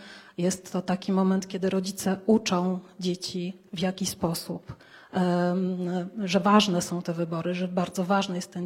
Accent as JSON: {"language": "Polish", "town": "Warsaw", "region": "Masovian Voivodeship", "country": "Poland", "tie": "born there", "said": "moja rodzina, rodzina mojego taty pochodzi z Podpłońska. Ja urodziłam się już w Warszawie. Moja mama urodziła się w dzielnicy Włochy, więc znam tutaj, można powiedzieć, każdy kamień i każdą ulicę i w Warszawie"}